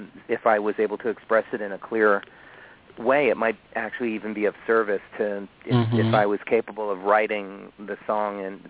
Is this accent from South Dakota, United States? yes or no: no; Miami, Florida, United States; I was back in my hometown of Florida, you know, in Miami.